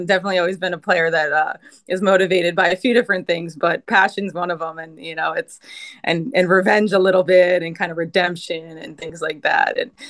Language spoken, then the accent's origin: English; New Jersey, United States; I loved just the fact that I'm from New Jersey and it was only 2 hours from home.